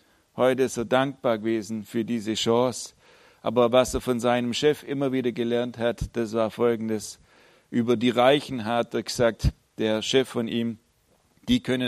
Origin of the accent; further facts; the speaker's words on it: Babenhausen, Germany; Ich bin in Babenhausen geboren, aufgewachsen.